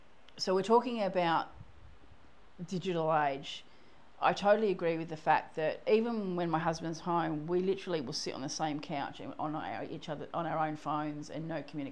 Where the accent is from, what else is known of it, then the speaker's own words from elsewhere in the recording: England, United Kingdom; I was brought up in England